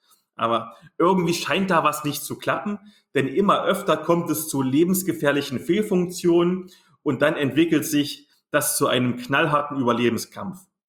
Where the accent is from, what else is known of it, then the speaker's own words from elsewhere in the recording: East Germany, Germany; ist für mich als Ossi-Kind irgendwie die DDR